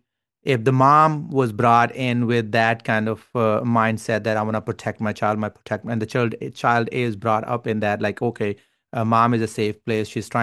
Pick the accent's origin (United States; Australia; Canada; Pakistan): Pakistan; English is a second language; I'm Pakistani immigrant.